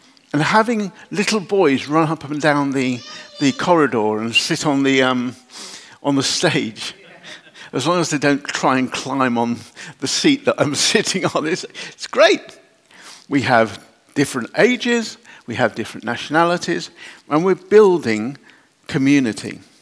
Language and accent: English; United Kingdom; As British people, sorry, forgive me for those who are not British, we have an obsession with privacy.